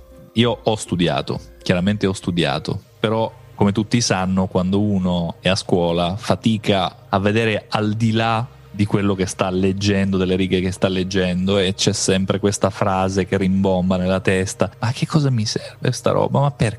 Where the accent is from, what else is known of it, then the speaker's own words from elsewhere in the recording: Sicily, Italy; io sono siciliano